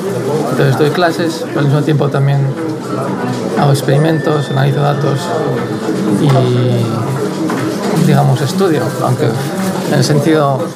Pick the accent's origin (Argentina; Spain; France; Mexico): Spain; Madrid, Community of Madrid; moved away as an adult; also born or lived in Japan; Nací en Madrid y pasé los primeros 20 años de mi vida en Madrid.